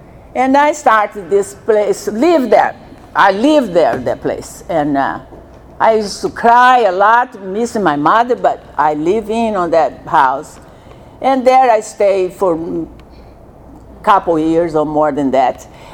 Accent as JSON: {"language": "English", "country": "Brazil", "said": "I'm from Brazil. I was born on a very poor family."}